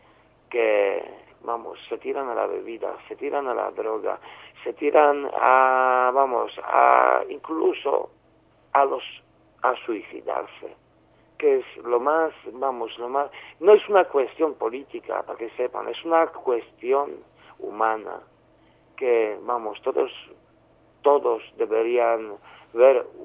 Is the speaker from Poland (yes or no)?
yes; Poland; now in Spain; Soy de Polonia.